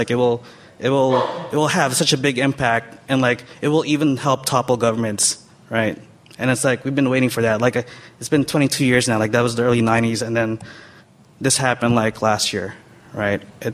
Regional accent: Los Angeles, California, United States; now in San Francisco, United States; I'm work in San Francisco now. I grew up in Los Angeles, but in actuality, I'm from the internet.

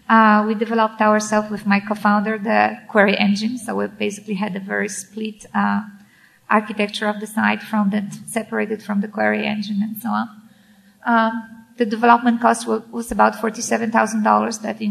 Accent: France; English is a second language; so I'm French, and if you don't understand my accent, just raise your hand and we'll go slow.

